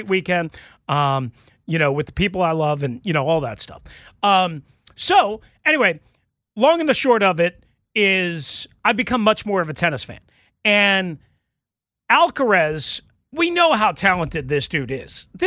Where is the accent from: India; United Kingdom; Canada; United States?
United States; New York; Like, again, I grew up in New York.